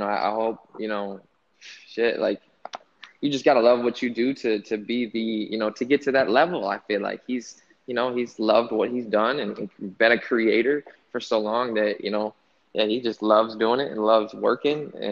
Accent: Durand, Michigan, United States; So I grew up near just about 10 miles away from Flint, Michigan. So a small town, it's called Durand.

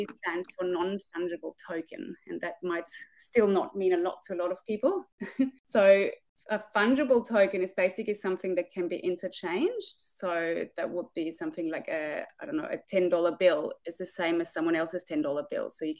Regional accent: Austria; English is a second language; now in New Zealand; So I'm originally from Austria, but I live in New Zealand now.

